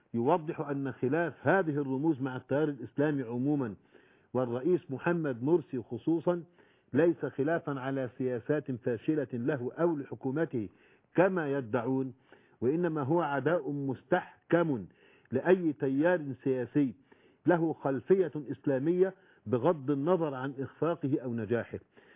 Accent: Egypt; وأنا كمصري

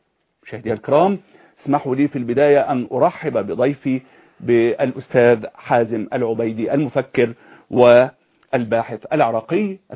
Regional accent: Egypt; عندنا في مصر ما شافوهم شو هم بيسرقوا، شافوهم هم بيتحاسبوا

